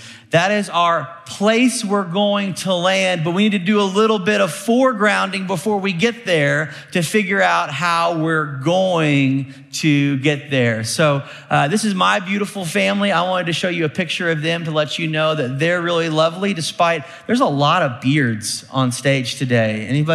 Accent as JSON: {"language": "English", "town": "Tulsa", "region": "Oklahoma", "country": "United States", "said": "I just need to tell you, I am from Tulsa, Oklahoma, and always a little bit reticent to head south to Texas"}